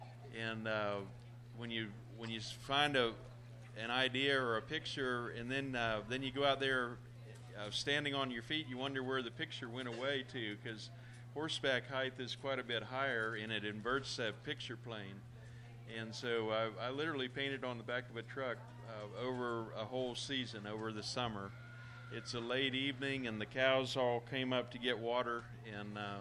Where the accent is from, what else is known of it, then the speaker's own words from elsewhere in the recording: Florida, United States; I'm from Indian River County, and so you would say in cattle ranching terms, South Florida.